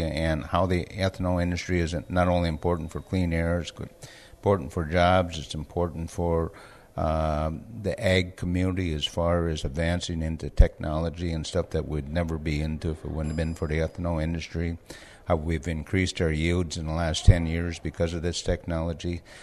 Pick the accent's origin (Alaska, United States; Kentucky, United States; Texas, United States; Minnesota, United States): Minnesota, United States; Benson; I'm a farmer from Benson, Minnesota.